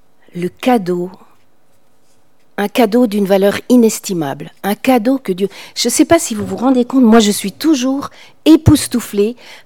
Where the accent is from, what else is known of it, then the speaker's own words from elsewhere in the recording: France; En tant que Français, on a un petit peu de mal avec le mot discipline.